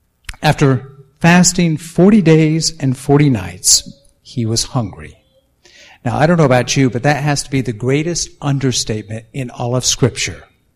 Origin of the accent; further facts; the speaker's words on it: San Diego, California, United States; In fact, that's where I was born and raised. This is San Diego. That's my hometown.